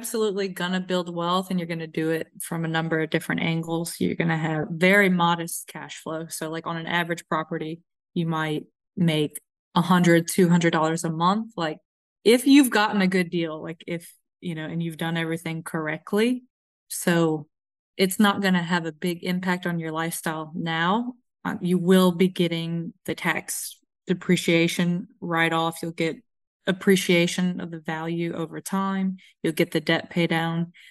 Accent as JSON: {"language": "English", "town": "Dallas", "region": "Texas", "country": "United States", "said": "So I'm originally from Texas, from Dallas-Fort Worth area, and I actually moved to South Louisiana about a year and a half ago, just in a weird twist of fate."}